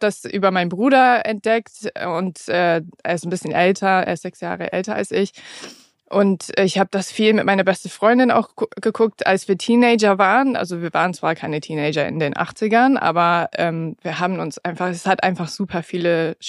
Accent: England, United Kingdom; German is a second language; ich komme aus England, ich bin English born and raised.

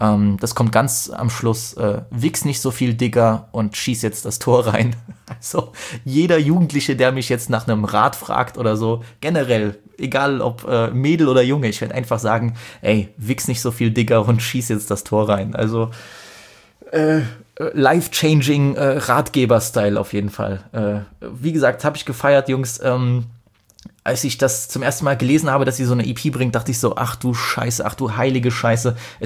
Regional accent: Poland

